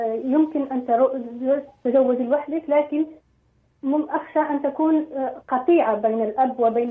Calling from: Morocco; أنا أتكلم بالعربية من المغرب.

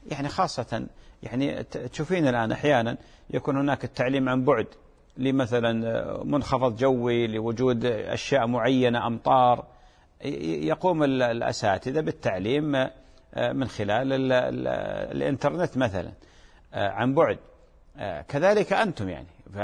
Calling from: Iraq; من العراق

